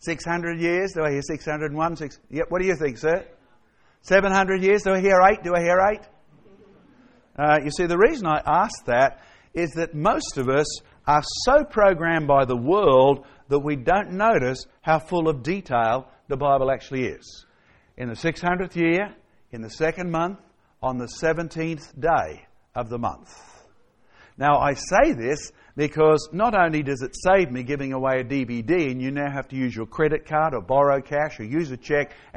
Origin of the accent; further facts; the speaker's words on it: Scotland, United Kingdom; now in Australia; Well, I'm going to take you to my home country of Scotland.